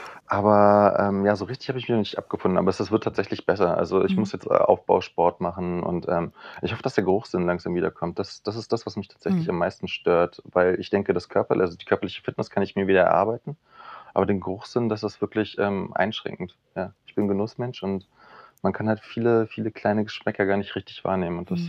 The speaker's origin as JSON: {"language": "German", "region": "Berlin", "country": "Germany", "tie": "born or raised there", "said": "ich bin in Berlin geboren, groß geworden"}